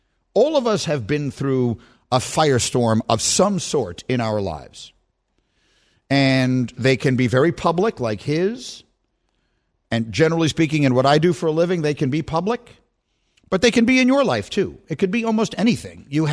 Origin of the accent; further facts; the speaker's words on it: United States; Just as an American, I hate that these kinds of conversations are taking place.